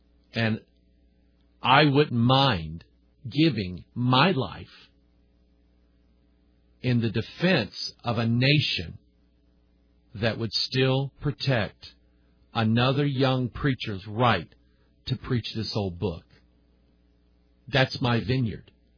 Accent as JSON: {"language": "English", "country": "United States", "said": "Anyway, I love being an American. I really do. I love my country."}